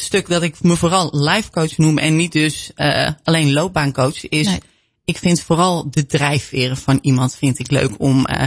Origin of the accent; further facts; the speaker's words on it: Amsterdam, North Holland, Netherlands; born there; also born or lived in Aalsmeerderbrug / Kudelstaart; Nou, ik ben officieel geboren in Amsterdam. Ik heb een hele tijd in Aalsmeerderbrug gewoond. Daarna verhuisde naar Kudelstaart.